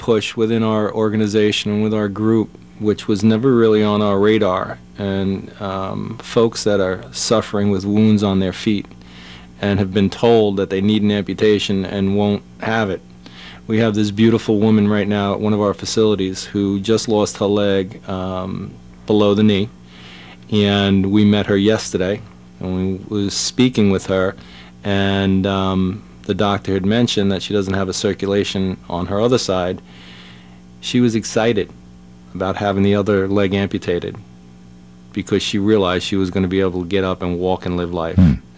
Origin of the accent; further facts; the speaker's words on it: Long Island, New York, United States; Well, you didn't think we're from around here. I'm from Long Island as well.